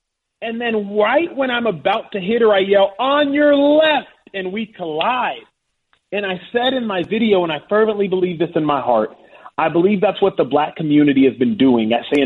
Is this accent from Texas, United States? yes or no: yes; Dallas, Texas, United States; I grew up in Dallas, Texas, went to an all-white private school, the number one private school in Dallas, Texas, adjacent to Highland Park